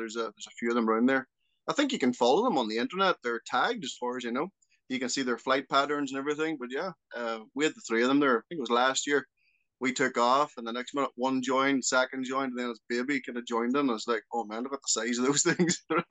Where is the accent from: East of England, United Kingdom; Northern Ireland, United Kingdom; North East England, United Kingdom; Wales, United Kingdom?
Northern Ireland, United Kingdom; Portadown; Yeah, well, I grew up in Northern Ireland, Portadown. It was the name of the town, village I grew up in.